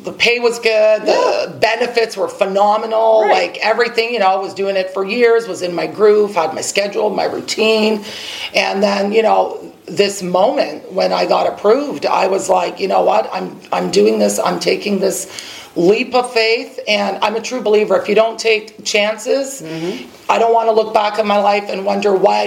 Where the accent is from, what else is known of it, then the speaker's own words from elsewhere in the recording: Canada; Born in Canada, but I was raised in Canada.